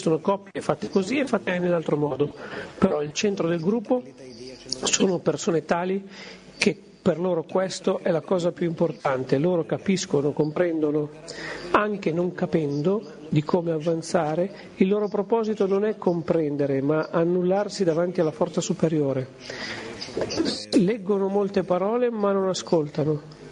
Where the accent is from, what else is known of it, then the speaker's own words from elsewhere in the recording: Tel Aviv, Tel Aviv District, Israel; Io vengo da Tel Aviv, lavoro in Tel Aviv.